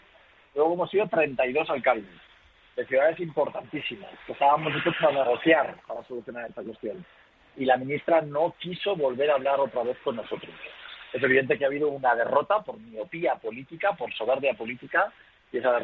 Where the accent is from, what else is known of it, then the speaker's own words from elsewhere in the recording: Zaragoza, Aragon, Spain; de los zaragozanos también, que también somos españoles